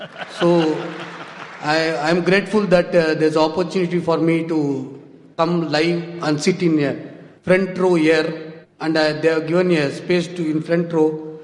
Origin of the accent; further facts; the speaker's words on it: India; English is a second language; now in Saudi Arabia; I am from India. I work as a project manager in a company here.